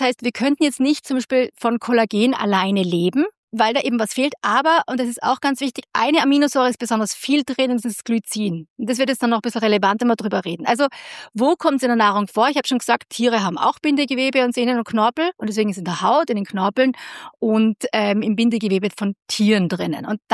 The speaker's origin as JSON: {"language": "German", "country": "Austria", "said": "ich habe Verwandtschaft in Deutschland, aber lebt in Bayern, da sagt man auch flachsig und dann bin ich Österreicherin."}